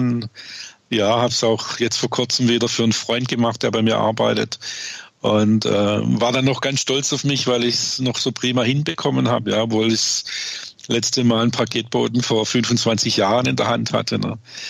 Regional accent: Swabia, Germany; born there; accent: Swabian; dann bin ich auch, was man sicherlich hört, gebürtiger Schwabe

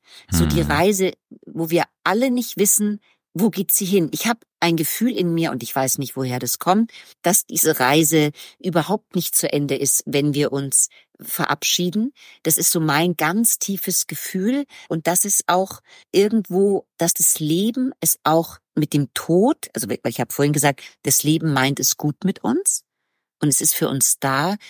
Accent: Munich, Bavaria, Germany; now in Berlin, Germany; Ich lebe mitten in Berlin. Ich bin ja Münchnerin und habe mich mit 15 Jahren so sehr in Berlin verliebt und wollte immer hierher.

